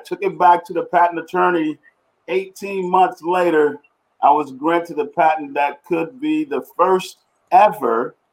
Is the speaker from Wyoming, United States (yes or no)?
no; Houston, Texas, United States; also born or lived in Louisiana; I was born in Louisiana, and my mom left my dad in the middle of the night, grab six kids, throw them in the car, and drive to a whole nother state. And when we get to Houston, from Louisiana to Houston, we struggled.